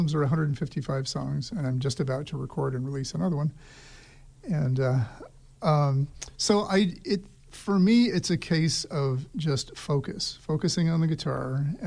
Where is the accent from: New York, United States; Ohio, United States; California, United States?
California, United States; San Diego; I grew up in San Diego, California, I was, raised by people who went to church a lot